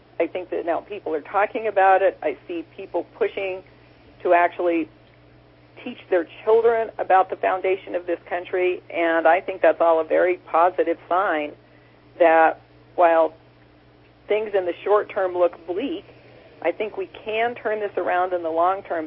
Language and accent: English; Wyoming, United States; And growing up in Wyoming, water is very important because we don't have that kind of water.